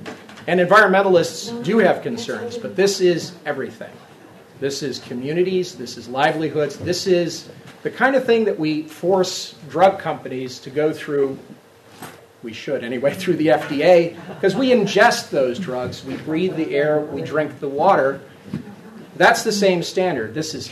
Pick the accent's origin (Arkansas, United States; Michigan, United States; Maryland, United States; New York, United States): New York, United States; Binghamton; We're from the Binghamton area, and we are surrounded by many communities like this.